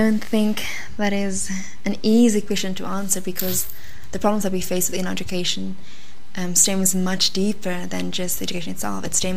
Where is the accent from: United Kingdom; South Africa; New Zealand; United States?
South Africa; we as South African and as people invested in improving the education of our country is that we need to work harder at leveling the playing ground.